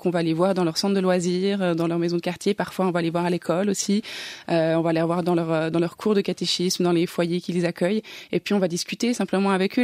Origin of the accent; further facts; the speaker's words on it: Geneva, Switzerland; Oui, c'est ma ville. Je suis originaire de Genève.